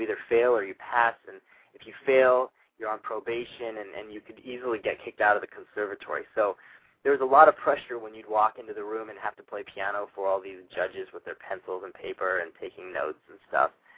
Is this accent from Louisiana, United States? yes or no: no; Fort Collins, Colorado, United States; Yeah, I grew up in northern Colorado. It's a small city of about 100,000 people. It's called Fort Collins. It's a college town.